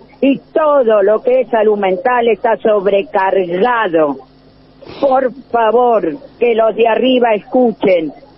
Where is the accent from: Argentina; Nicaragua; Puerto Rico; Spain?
Argentina; Como ciudadana argentina